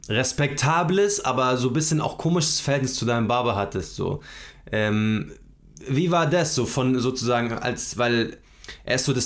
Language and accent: German; Munich, Bavaria, Germany; Ich bin in München Leim erst aufgewachsen und dann nach Großhadern gezogen. Leim ist so normal, Mittelschicht und Hadern ist schon so Oberschicht, aber hat so ein paar so Ghetto-Straßen, Gordini-Straße.